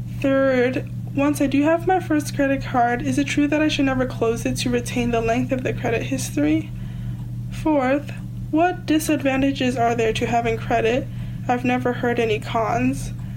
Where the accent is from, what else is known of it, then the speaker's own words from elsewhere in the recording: New York City, New York, United States; I'm from New York City.